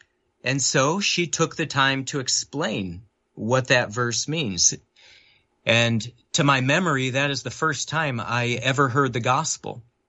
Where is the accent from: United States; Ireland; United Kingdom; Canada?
United States; Detroit, Michigan; born there; So I was born in Detroit in 1983